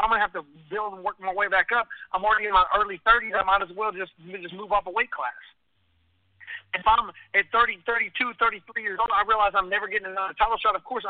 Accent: Texas, United States; I'm from Texas.

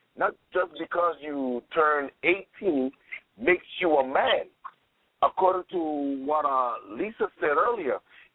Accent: St. Thomas, U.S. Virgin Islands; I'm from St. Thomas, U.S. Virgin Islands.

